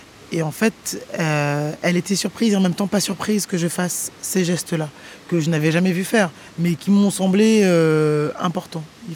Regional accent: Paris, Île-de-France, France; accent: Parisian; Moi, je me sens assez parigote d'une manière, ne serait-ce que mon accent et ma manière de me mouvoir ou le rythme de ma parole, mon débit.

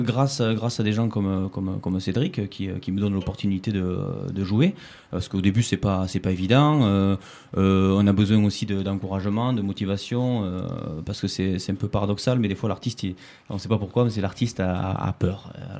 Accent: Rodez, Occitanie, France; now in Montpellier, France; Alors, j'ai un accent qui ne sonne pas de Montpellier exactement. Je suis de Rodez, je suis Aveyronnais.

